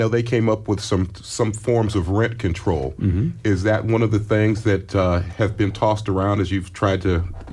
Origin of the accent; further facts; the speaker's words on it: Berkeley, California, United States; I know growing up in Berkeley, which is also a college community